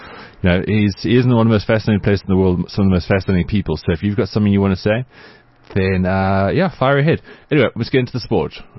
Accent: South Africa; not just because we're South African, we don't have people who can change the world.

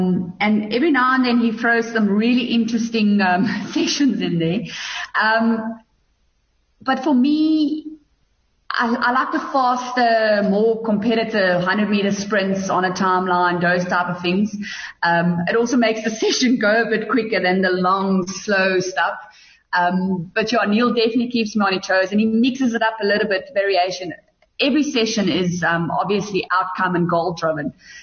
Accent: Bethlehem, Free State, South Africa; I think where I grew up in Bethlehem, where there wasn't any swims

